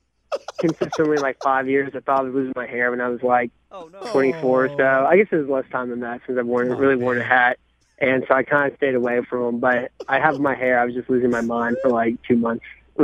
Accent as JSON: {"language": "English", "town": "San Antonio", "region": "Texas", "country": "United States", "said": "I'm from San Antonio, and so I know Houston and Dallas, people hate each other."}